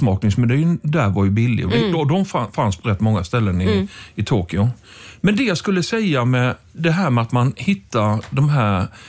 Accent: Småland, Sweden; Och vi som smålänningar så valde vi brunchen

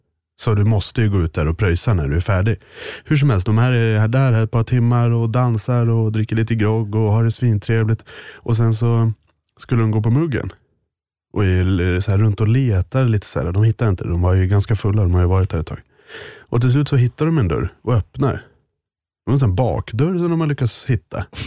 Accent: Sweden; Som svensk tänker man, vad falskt.

